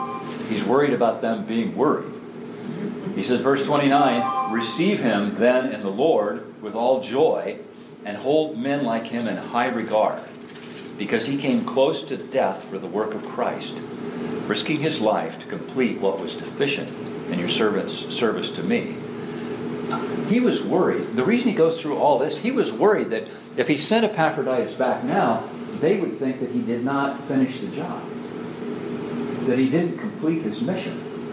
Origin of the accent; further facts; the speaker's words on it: Iowa, United States; But I'm from Iowa. I was raised in Iowa. My first church was in Iowa. Our families are in Iowa